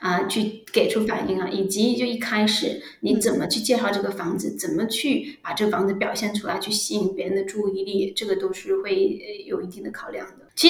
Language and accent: Chinese; Guangdong, China; 首先我英语肯定不能像这边 local 说的那么好，而且我也不是 ABC， 然后我是潮汕人，所以我其实说普通话，我会说普通话跟广东话，但其实说普通话跟广东话我都是有点口音的